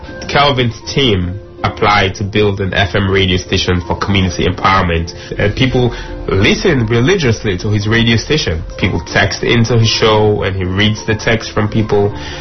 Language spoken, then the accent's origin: English; Sierra Leone; now in United States; I'm from Sierra Leone.